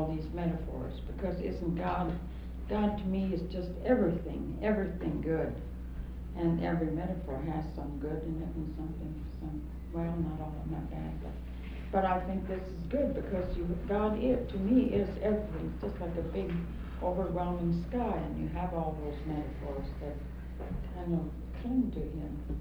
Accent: North Dakota, United States; I was raised in North Dakota.

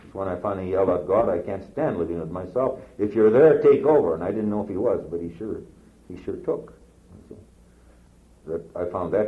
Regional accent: Minneapolis, Minnesota, United States; And I was from the Norwegian ghetto in Minneapolis with nothing, you know.

